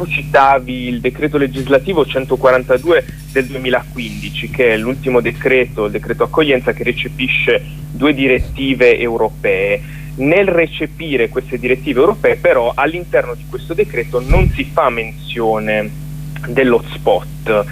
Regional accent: Apulia, Italy; Allora, io sono pugliese

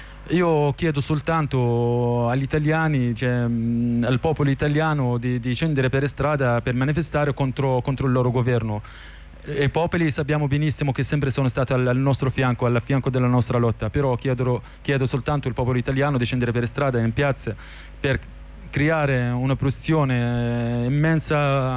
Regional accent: Palestine; now in Rome, Italy; إحنا هنا فلسطينيين روما

